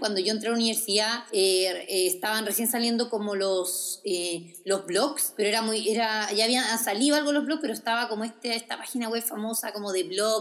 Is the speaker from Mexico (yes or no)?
no; Brazil; now in Chile; yo me crié en Brasil porque por trabajo mi papá me tuvo que ir para allá.